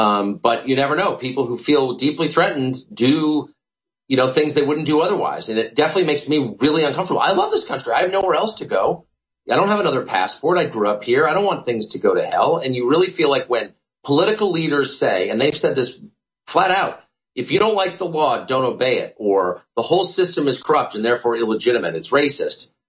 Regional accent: United States; I'm an American, he's the president, I'll sort of get in line.

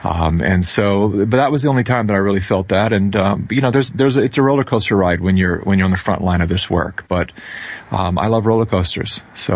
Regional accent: California, United States; I was born into the far left, born and raised in California.

